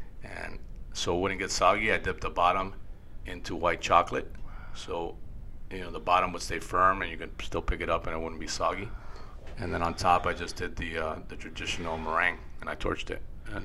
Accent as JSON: {"language": "English", "region": "Florida", "country": "United States", "tie": "born or raised there", "said": "especially in South Florida, my hometown."}